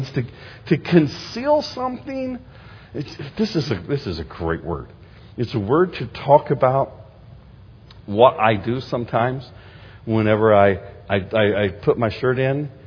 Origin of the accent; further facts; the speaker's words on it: Florida, United States; dude, I grew up in Florida.